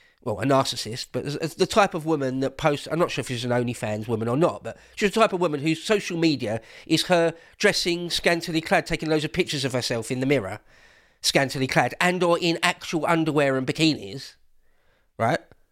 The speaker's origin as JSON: {"language": "English", "region": "England", "country": "United Kingdom", "said": "I wouldn't like to be currently in jail in Tehran as an Englishman, as a British citizen."}